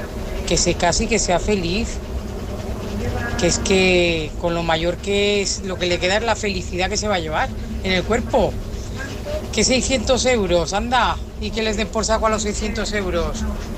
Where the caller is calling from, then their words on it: Zaragoza, Aragon, Spain; de Zaragoza.